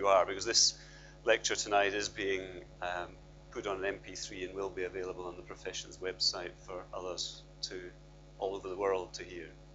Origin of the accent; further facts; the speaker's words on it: Greenock, Scotland, United Kingdom; Talks about the Greenock Enlightenment, my hometown, but I'm sure. Well, James Watt, sorry, I've done my hometown a disservice.